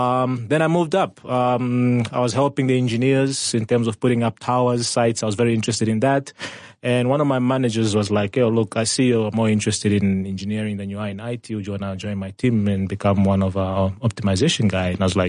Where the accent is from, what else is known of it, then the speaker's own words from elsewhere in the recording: Windhoek, Khomas, Namibia; also born or lived in Zambezi Region; Sevulamunda is where all my family comes from. It's my grandfather's land. I was born in Windhoek, but moved back to the Zambezi region a few years later. So that's where I had my stint as a primary school. High school, I came back to Windhoek.